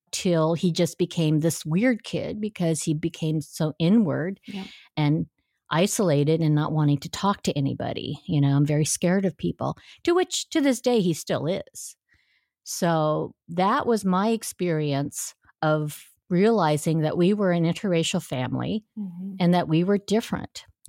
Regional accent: Oregon, United States; also born or lived in Taiwan / Japan; I was born in Taiwan, lived in Japan till I was 8, and then we moved to Reno, Nevada, Boise, Idaho, Eugene, Oregon, finally settling in Junction City, Oregon, where we were the only interracial family in a town of Scandinavians

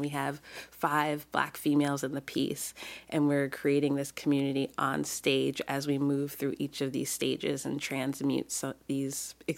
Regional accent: Albany, New York, United States; also born or lived in Pennsylvania; now in Portland, United States; I grew up in New York, born in Albany, New York, and lived in Pennsylvania, and then was back in New York for those years of grad school.

